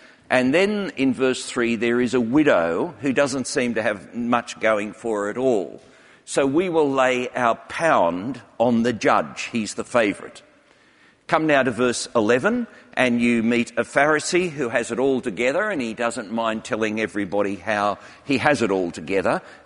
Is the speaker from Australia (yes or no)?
yes; Australia; now in United Kingdom; longer I stay in England, the more I seem to be accumulating English friendships. That's a bit of a worry, but I still am fairly typical as an Australian.